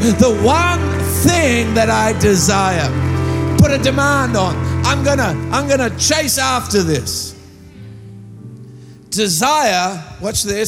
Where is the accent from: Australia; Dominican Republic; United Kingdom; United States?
Australia; Adelaide, South Australia; now in Melbourne, Australia; I'm a Melbournean now. I've been living here for quite a long time, but I was raised in Adelaide